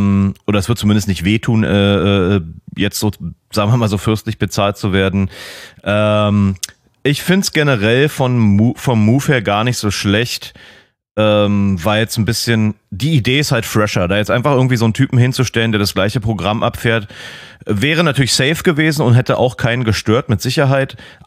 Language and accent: German; Germany; ich habe auch als Piefke eine New Metal Phase gehabt.